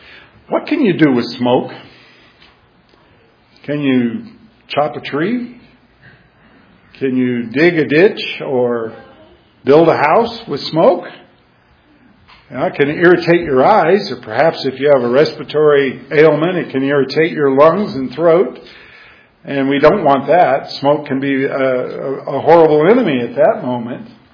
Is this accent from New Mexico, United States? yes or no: no; Alaska, United States; And growing up in Alaska, we had earthquakes all the time.